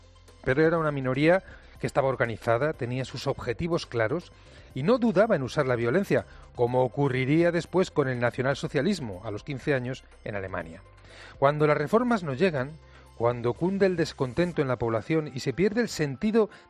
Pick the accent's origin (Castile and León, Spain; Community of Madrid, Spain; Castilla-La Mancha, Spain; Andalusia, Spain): Community of Madrid, Spain; Madrid; aquí como estamos en Madrid y yo soy madrileño, pues lo celebro con especial gozo.